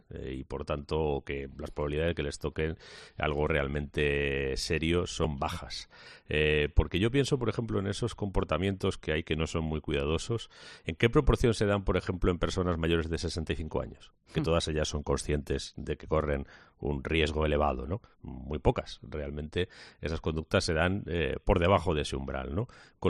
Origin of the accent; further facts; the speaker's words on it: Community of Madrid, Spain; como madrileño es que los madrileños, que somos bastantes, por cierto, 6 millones y pico de españoles